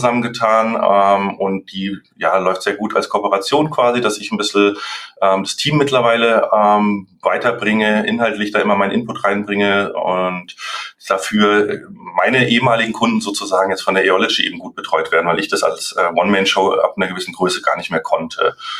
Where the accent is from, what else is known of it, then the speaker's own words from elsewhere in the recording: Munich, Bavaria, Germany; Ich bin ursprünglich aus München, aber jetzt seit 6 Jahren im schönen Franken gelandet.